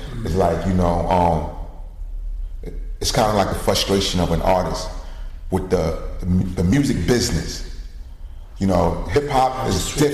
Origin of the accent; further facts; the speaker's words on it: New York City, New York, United States; Growing up in East New York, you think that it's just you.